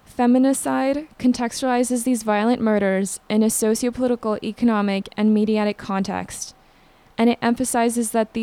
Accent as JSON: {"language": "English", "country": "Canada", "said": "They've also been taking place here in our backyard, in my home country in Canada, for decades now."}